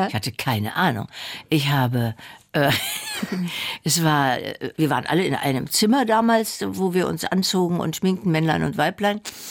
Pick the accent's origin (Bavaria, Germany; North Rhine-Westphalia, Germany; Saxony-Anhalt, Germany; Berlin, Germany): Saxony-Anhalt, Germany; Dessau; Ich fuhr mit der Schule in meine Heimatstadt Dessau, ins sehr schöne Dessauer Theater